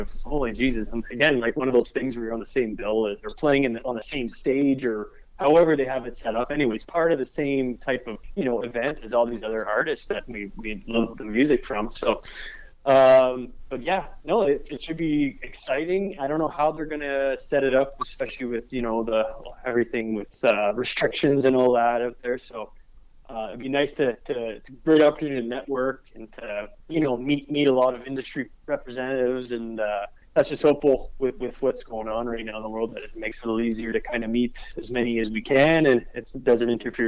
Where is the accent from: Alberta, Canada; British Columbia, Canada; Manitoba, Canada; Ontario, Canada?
Ontario, Canada; Barrhaven; where we grew up in Barrhaven.